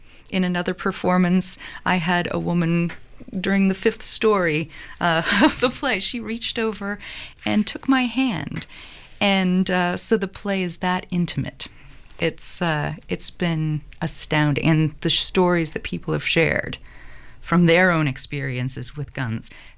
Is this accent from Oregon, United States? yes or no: yes; Oregon, United States; I'm so glad to be working here in Oregon. I am from Oregon, and I was away for a long time.